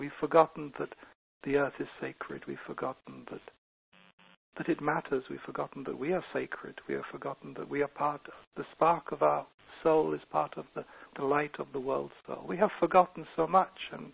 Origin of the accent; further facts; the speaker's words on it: England, United Kingdom; It's like I grew up in England, and there are all these beautiful little medieval churches in England